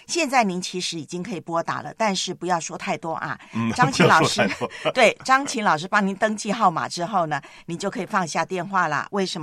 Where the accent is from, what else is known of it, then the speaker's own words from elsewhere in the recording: Taipei, Taiwan; 对，我的老家。